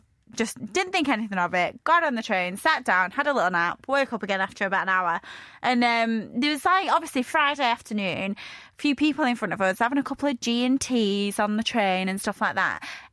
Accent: East of England, United Kingdom; accent: Essex; Actually, it's an Essex accent.

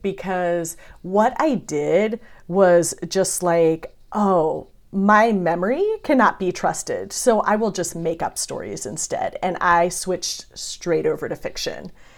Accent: Indianapolis, Indiana, United States; also born or lived in England; I was living in England and my brother and my parents were still in my hometown of Indianapolis.

